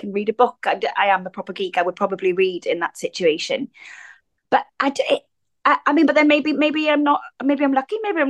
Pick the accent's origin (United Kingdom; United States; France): United Kingdom; Wales; Like growing up in Wales as a teenager, I had loads of friends, both male and female.